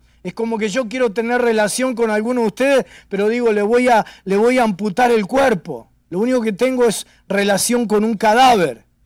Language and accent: Spanish; Argentina; En mi país, en Argentina, nosotros somos los número uno en pecado.